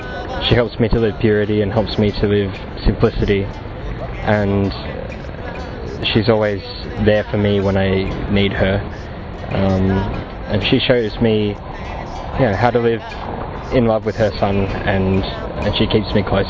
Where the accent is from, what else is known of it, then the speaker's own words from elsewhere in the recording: Sydney, New South Wales, Australia; I'm from Sydney in Australia.